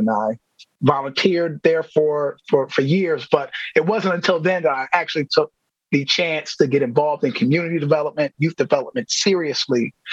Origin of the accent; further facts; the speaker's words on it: Milwaukee, Wisconsin, United States; I grew up in the Sherman Park neighborhood.